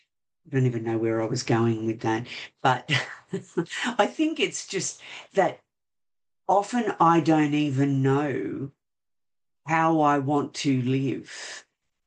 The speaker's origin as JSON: {"language": "English", "town": "Sydney", "region": "New South Wales", "country": "Australia", "said": "I'm from Sydney in Australia."}